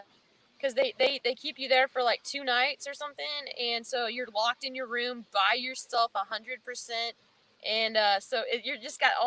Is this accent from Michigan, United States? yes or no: no; Kentucky, United States; because I grew up in Kentucky and obviously he's from Kentucky.